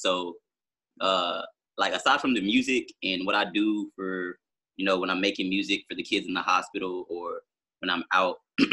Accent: Havelock, North Carolina, United States; I am from North Carolina, Havelock Military Base, where I was born.

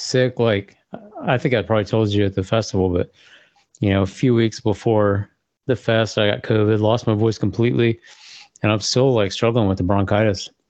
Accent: Georgia, United States; I grew up in Georgia, out in the country, sort of in the middle of nowhere.

